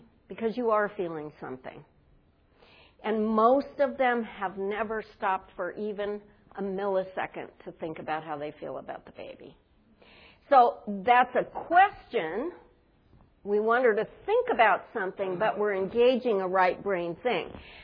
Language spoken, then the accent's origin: English; California, United States; I'm from California. We're not allowed to talk about males and females anymore.